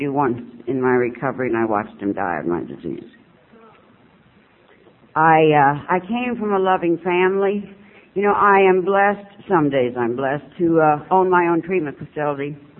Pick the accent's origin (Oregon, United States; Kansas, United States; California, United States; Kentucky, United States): California, United States; El Centro; I'm born and raised in California in a place called El Centro.